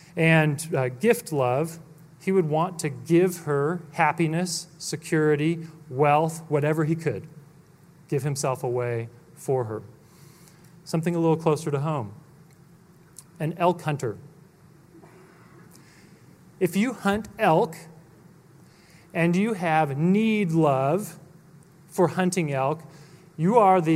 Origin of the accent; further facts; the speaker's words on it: California, United States; and I grew up in California